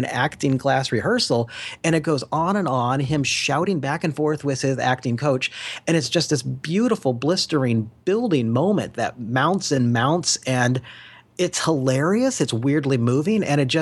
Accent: Kansas, United States; I'm a kid from Kansas who somehow got into this.

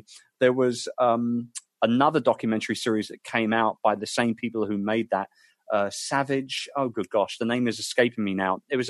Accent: London, United Kingdom; in my hometown of London.

